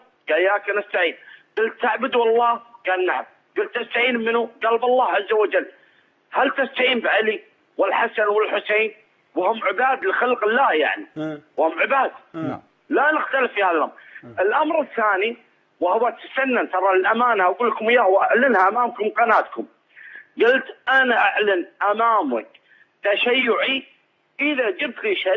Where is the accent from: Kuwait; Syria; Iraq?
Kuwait; وأنا من الكويت.